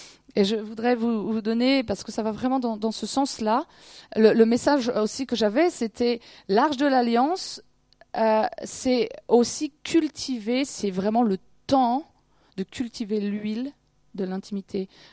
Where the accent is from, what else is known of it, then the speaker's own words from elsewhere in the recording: France; surtout en tant que Français, on attend le salut des autres